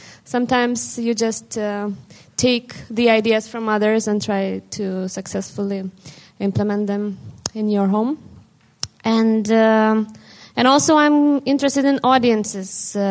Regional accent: Vilnius, Vilnius County, Lithuania; I come from Lithuania, Vilnius.

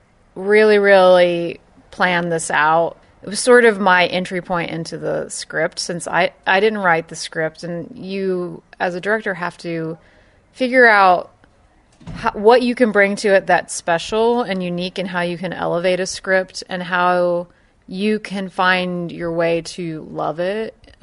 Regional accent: Bible Belt, United States; Yeah, but I grew up in the Bible Belt.

